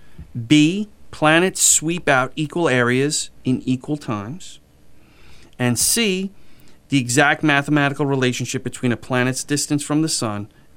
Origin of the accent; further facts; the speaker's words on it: New York, United States; Look, we're street apologists, right? We're from New York.